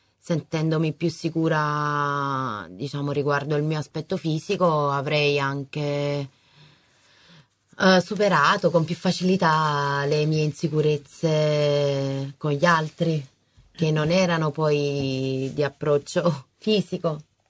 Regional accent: Naples, Campania, Italy; now in Varese, Italy; vengo da Napoli, arrivo a Varese proprio per la mancanza di presidi adatti

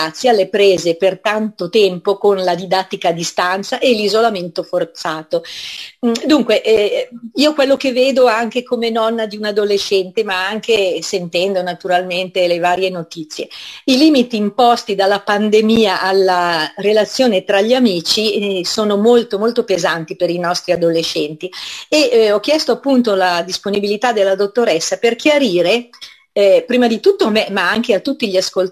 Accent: Varese, Lombardy, Italy; noi siamo di Varese per cui ci va bene la zona lombarda

